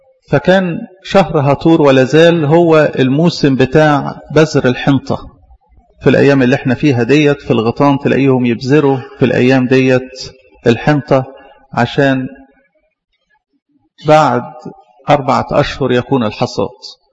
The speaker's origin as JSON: {"language": "Arabic", "country": "Egypt", "said": "بلدنا مصر لما قبلت الإيمان"}